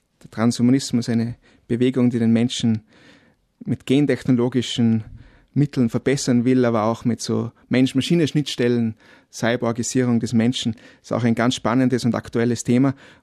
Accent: Kitzbühel, Tyrol, Austria; Und ich selber bin also mit dem Sport aufgewachsen. In Kitzbühel natürlich gibt es viele, also Kitzbühel, meine Heimatstadt, da gibt es viele Sportveranstaltungen.

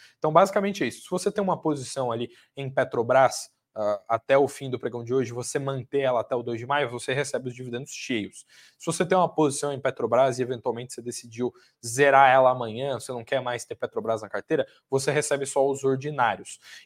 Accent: Santa Catarina, Brazil; tem um pessoal lá da minha terra, né, lá de Santa Catarina.

